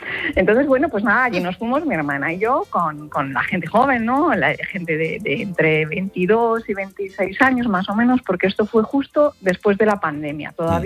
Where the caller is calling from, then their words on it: San Agustín de Guadalix, Community of Madrid, Spain; de San Agustín de Guadalix, vecina de algún que otro tertuliano.